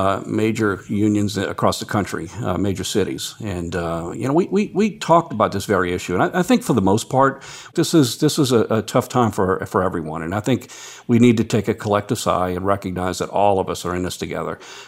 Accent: United States; we're American strong, and we're in this to win, and we're in it together.

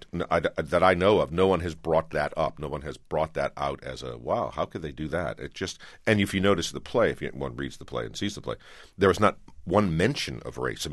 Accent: New Orleans, Louisiana, United States; certainly it was part of my life growing up in New Orleans, but it's not in this play.

